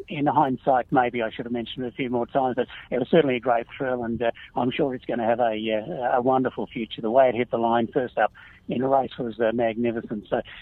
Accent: Carnarvon, Western Australia, Australia; moved away as an adult; now in Singapore; Well, I was in Canaan, my hometown, initially, and then it was a bit of a leap to go to Perth, which is our capital city in Western Australia, and I got a job there.

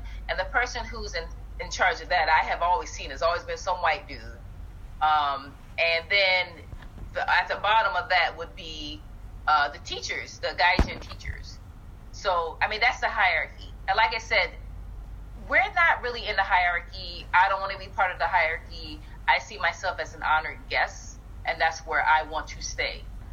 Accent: United States; as an American, if we know the laws and the rules for

